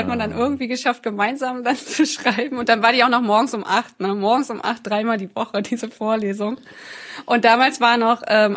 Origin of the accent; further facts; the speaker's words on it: Schwerin, Mecklenburg-Vorpommern, Germany; Aus Schwerin. Ich komme aus Schwerin, Mecklenburg-Vorpommern.